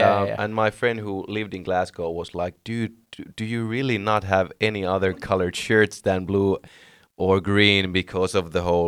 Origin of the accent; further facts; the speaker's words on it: Oulu, North Ostrobothnia, Finland; English is a second language; I'm from Oulu, so every time I meet someone new